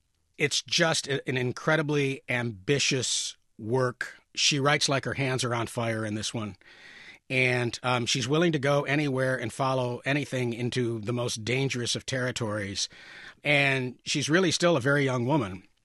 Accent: Gloversville, New York, United States; that's just a few miles down the road from where I grew up in Gloversville.

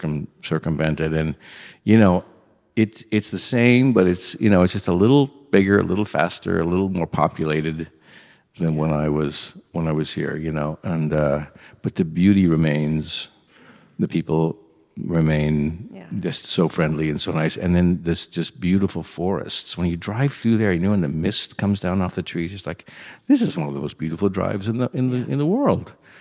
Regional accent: Washington, United States; Washington is it's two states for me. You know, it's the West Side, East Side. I grew up in the East Side.

